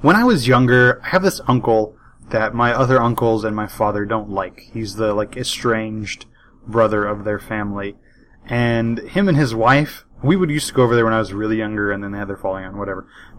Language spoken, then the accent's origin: English; California, United States; now in San Jose, United States; an idea that it feels really alien as somebody who grew up on the West Coast. Because especially me, I grew up in the Central Valley.